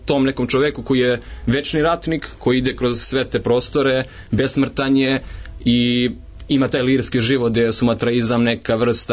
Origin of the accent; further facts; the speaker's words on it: Gornji Milanovac, Šumadija and Western Serbia, Serbia; Ne, ja sam iz Gornjeg Milanovca.